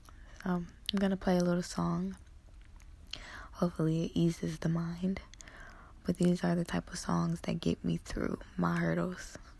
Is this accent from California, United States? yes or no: no; Detroit, Michigan, United States; maybe because I'm from Detroit, she from Detroit.